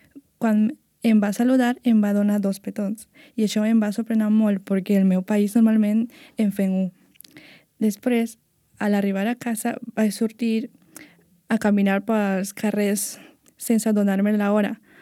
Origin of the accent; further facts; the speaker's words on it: Iquitos, Loreto, Peru; Catalan is a second language; now in Barcelona, Spain; soc del Perú, de la ciutat d'Iquitos. La meva arribada a Barcelona va ser una mica caòtica, però divertida. Des del primer dia vaig començar a viure en català.